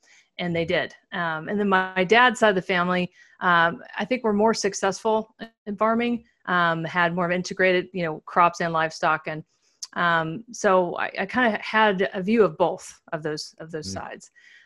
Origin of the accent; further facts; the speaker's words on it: Beloit, Kansas, United States; And I grew up in the middle of Kansas in a small town, Beloit, Kansas, about 4,000 people.